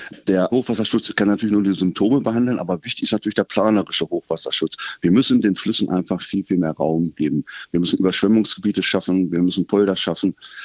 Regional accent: Harz, Germany; Ich komme ja aus dem Mittelgebirgsregion, aus dem Harz.

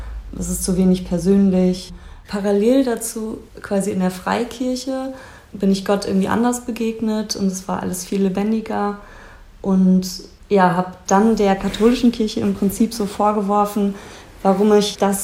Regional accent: Lower Saxony, Germany; now in Regensburg, Germany; wo ich groß geworden bin und wie ich den Glauben kennengelernt habe. Und das war halt auch im Osnabrücker Land, war eigentlich jeder katholisch

